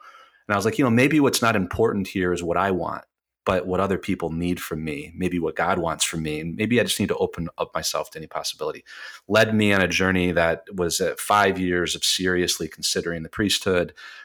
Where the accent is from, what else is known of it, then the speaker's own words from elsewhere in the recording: Michigan, United States; watching the Detroit Lions football game, because I'm from Michigan, and I knew that I was leaving.